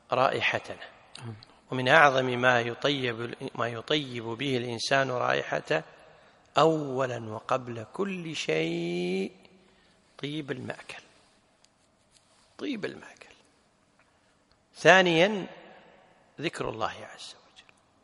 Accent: Kuwait; حنا عندنا بالكويت

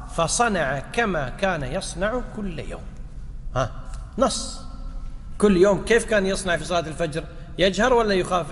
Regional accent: Kuwait; احنا عندنا في الكويت

